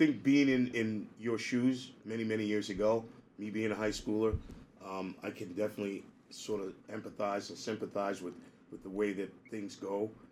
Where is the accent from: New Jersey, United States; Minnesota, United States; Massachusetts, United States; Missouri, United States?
Massachusetts, United States; Gloucester; because I'm from Gloucester. Hello, folks. I live in Gloucester. And my wife is from there. Her family actually owned a restaurant many, many years ago. And she grew up there. And oddly enough, so did I, 33 years in.